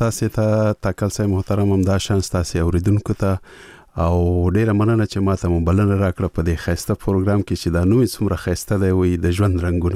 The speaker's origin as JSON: {"language": "Pashto", "town": "Peshawar", "region": "Khyber Pakhtunkhwa", "country": "Pakistan", "tie": "born or raised there", "said": "زه ورکوټه په پېښور کې لوی شوی یم."}